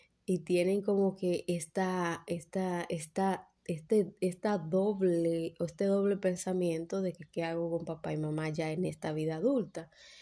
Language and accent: Spanish; Dominican Republic; yo soy dominicano, pero ya mi papá y mi mamá cumplieron con su deber de padre y madre